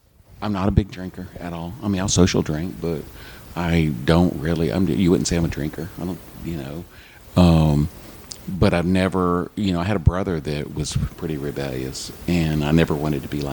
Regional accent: Panama City Beach, Florida, United States; born there; Well, I was actually born in Panama City Beach

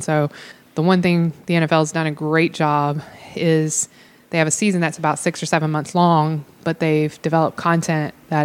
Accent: North Carolina, United States; I grew up in North Carolina, a small town in Western North Carolina. Grew up playing 3 sports a year.

